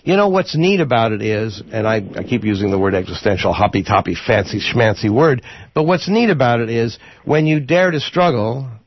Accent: San Diego, California, United States; You know, I grew up in San Diego.

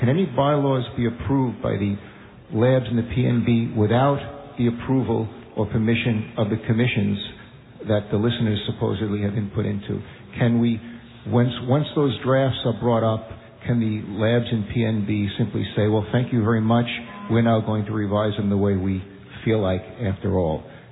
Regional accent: New York, United States; from New York.

